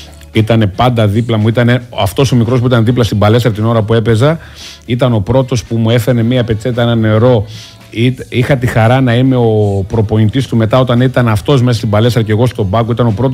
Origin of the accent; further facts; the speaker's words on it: Spercheiada, Central Greece, Greece; εγώ μεγάλωσα μέσα στη Σπερχιάδα βλέποντας τον Ατρόμητο Σπερχιάδας και ανδρώθηκα εκεί